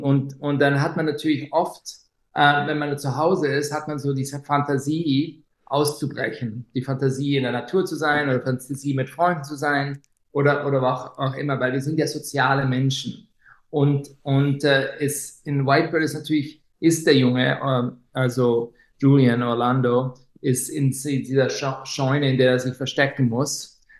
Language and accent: German; Switzerland; ich bin in der Schweiz in den Bergen aufgewachsen